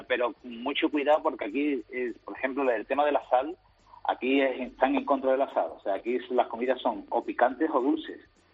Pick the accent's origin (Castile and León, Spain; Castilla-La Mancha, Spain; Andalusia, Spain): Andalusia, Spain; Seville; also born or lived in Amsterdam; now in South Korea; Yo soy de Sevilla.